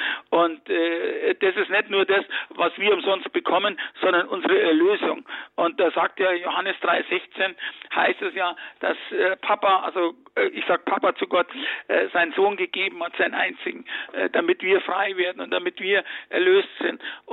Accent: Munich, Bavaria, Germany; moved away; dann bin ich auf Flucht gegangen und über München, wo ich herkomme, Wien, London, New York, nach Miami.

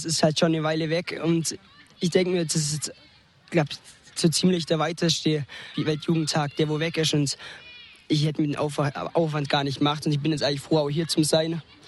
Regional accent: Bavaria, Germany; ich komme aus der Nähe von Memmingen.

